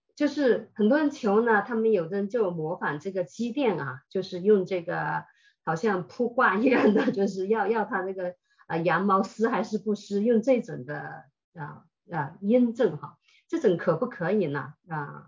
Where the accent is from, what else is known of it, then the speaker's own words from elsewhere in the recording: China; 那就我们中国人讲事事不顺哈，好像也有点道理